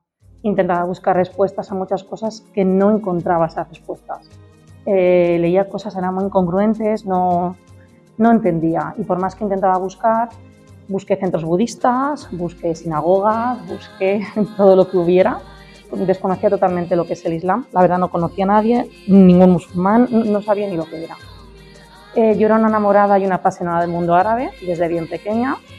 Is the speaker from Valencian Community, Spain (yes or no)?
yes; Valencia, Valencian Community, Spain; soy de aquí de Valencia. Mi madre nos inculcaba mucho la fe en Dios.